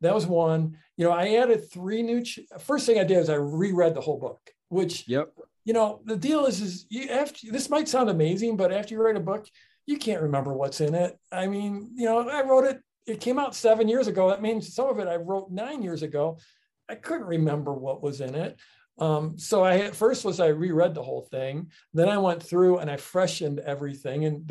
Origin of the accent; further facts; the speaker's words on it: United States; I'm an American, you're an American.